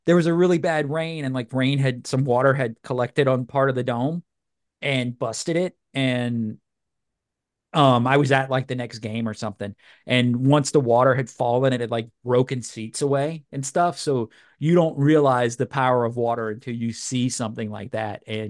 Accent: Louisiana, United States; Well, I know, I grew up in Louisiana

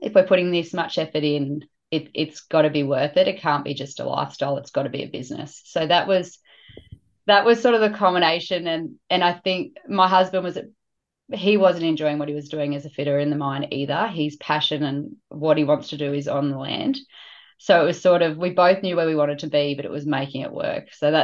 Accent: Molong, New South Wales, Australia; No, I grew up in Molong, like central west New South Wales, so down in some coal country, went to school in Orange.

